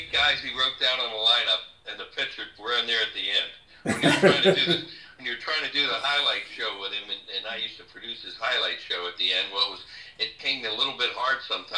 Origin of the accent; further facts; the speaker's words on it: Newtown Square, Pennsylvania, United States; I was a kid from Newtown Square in Delaware County that was a Phillies fan my whole life